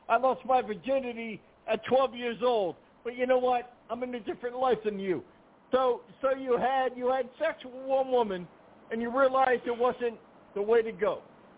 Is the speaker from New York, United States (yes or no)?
yes; Bronx, New York, United States; I'm from the Bronx, man.